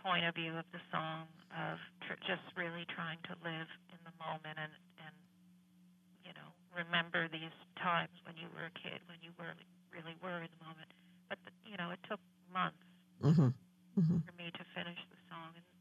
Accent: New Rochelle, New York, United States; songs that our family listened to on the stereo in the living room and growing up in New Rochelle

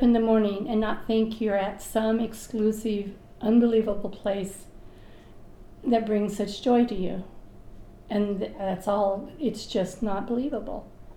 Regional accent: United States; also born or lived in New Mexico; Yeah, I grew up in this house. My parents moved here in 49.

